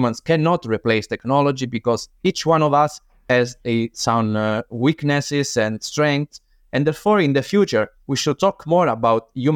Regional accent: Calabria, Italy; English is a second language; Calabria region. I grew up at the very end of the booth, you know, that Italy booth section. And I grew up here.

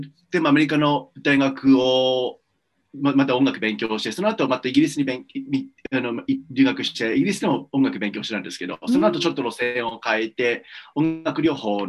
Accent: Aizu, Fukushima, Japan; moved away; 日本は福島県の会津出身です。

